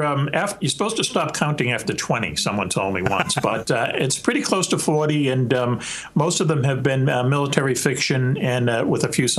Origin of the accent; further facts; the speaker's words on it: Boston, Massachusetts, United States; I grew up in Boston, and I went to high school and then college for journalism.